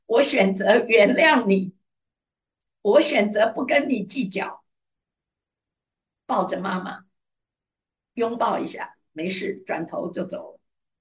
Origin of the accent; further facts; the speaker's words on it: China; 我们中国人说有容乃大